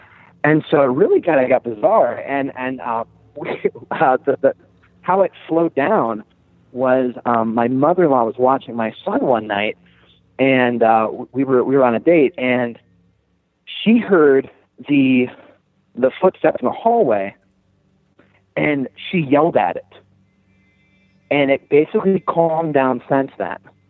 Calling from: Erie, Pennsylvania, United States; from Erie, Pennsylvania.

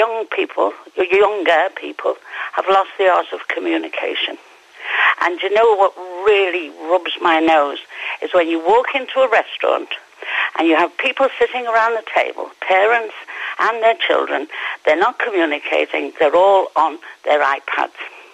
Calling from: Valencian Community, Spain; I'm from the Costa Blanca.

